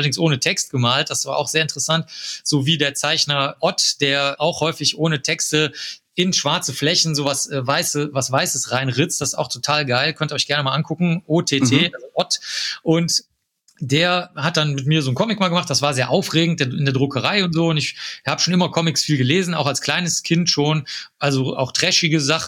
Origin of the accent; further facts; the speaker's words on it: North Rhine-Westphalia, Germany; oder sogar als Schüler habe ich den schon gehabt. Da konnte man bei uns in Nordrhein-Westfalen, ist das alles sehr niederschwellig